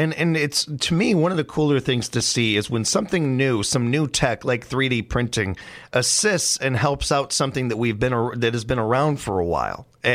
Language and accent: English; Chicago, Illinois, United States; And I grew up in Chicago, so you got the L train.